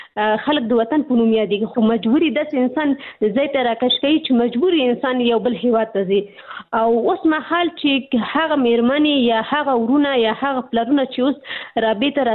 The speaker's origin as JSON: {"language": "Pashto", "country": "Pakistan", "tie": "born or raised there", "said": "زه په پاکستان کې پیدا شوې یم، هلته مې ژوند تیر کړی، تر لسو سنو پورې ما درس ویلي،"}